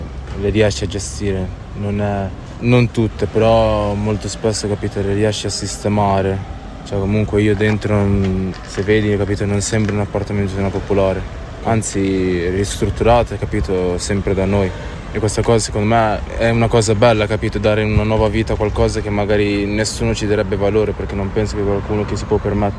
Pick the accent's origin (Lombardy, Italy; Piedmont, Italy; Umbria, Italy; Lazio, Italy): Lombardy, Italy; Milan; Io sono originario di Giambellino, però da poco che sono qua con la mia ragazza da fai un anno.